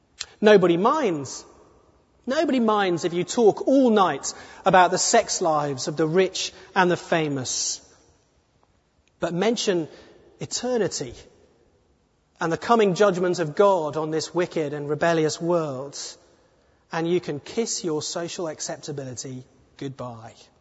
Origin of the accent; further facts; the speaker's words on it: England, United Kingdom; Now I'm criticizing my own people here. I'm English, and I'm happy to be English.